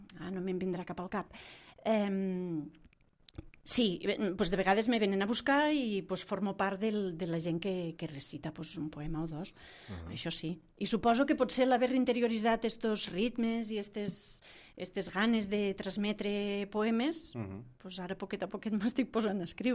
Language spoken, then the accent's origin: Catalan; Tortosa, Catalonia, Spain; Jo sóc de Tortosa